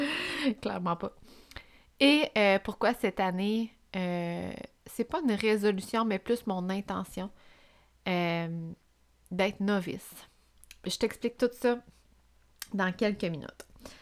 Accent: Quebec, Canada; Je viens de la Beauce.

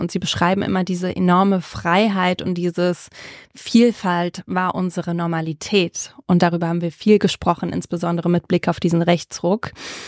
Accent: Berlin, Germany; Ich bin gebürtige Berlinerin mit kroatischen Wurzeln, bin hier mit einer alleinerziehenden kroatischen Mama aufgewachsen in Nordberlin und bin hier zur Schule gegangen

